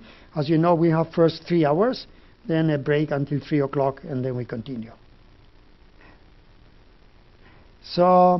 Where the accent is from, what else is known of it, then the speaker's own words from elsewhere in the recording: Spain; now in Norway; So I come originally from Spain